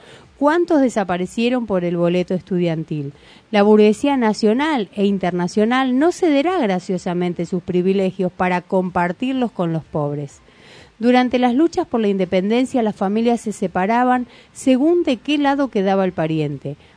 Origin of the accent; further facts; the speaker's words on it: Argentina; Haciendo un recorrido por nuestra historia como argentinos, podemos comprobarlo.